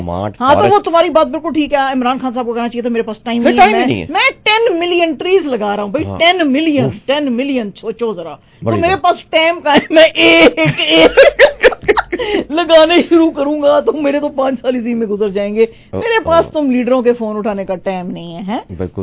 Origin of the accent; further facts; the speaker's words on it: Pakistan; حالانکہ ہم دیکھو پاکستانی کتنے ہم وڈے دل کے ہیں.